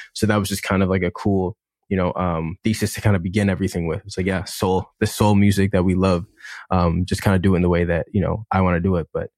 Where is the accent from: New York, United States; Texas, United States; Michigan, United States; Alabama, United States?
Michigan, United States; Detroit; Yeah, well, I would say, of course, you know, growing up, like you said, you're very familiar with the big names.